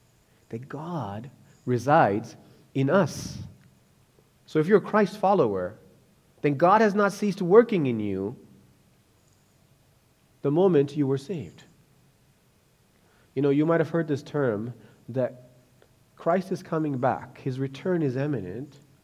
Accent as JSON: {"language": "English", "country": "Sri Lanka", "moved": "yes", "lives_now": "Canada", "said": "And our mindset changed that I am Canadian. When I went back to Sri Lanka, I was no longer a Sri Lankan citizen. I was a foreigner now. I'm a Canadian citizen."}